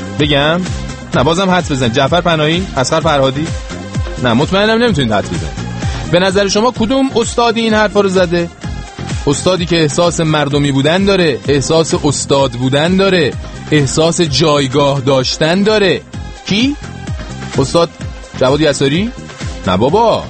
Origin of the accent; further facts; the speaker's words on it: Isfahan, Iran; من شهرمنده اصفهانیام هستم واقعا